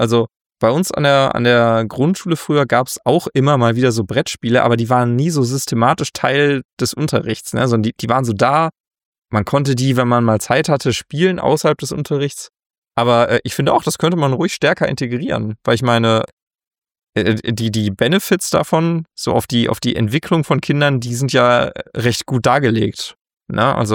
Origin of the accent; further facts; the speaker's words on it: North Rhine-Westphalia, Germany; bei uns in NRW